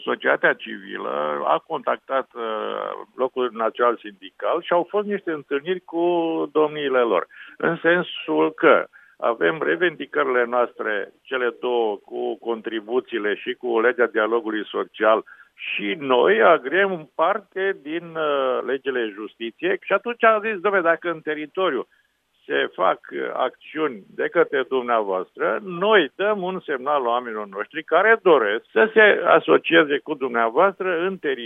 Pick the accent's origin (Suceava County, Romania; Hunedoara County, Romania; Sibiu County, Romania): Hunedoara County, Romania; Deva; Eu sunt din Deva.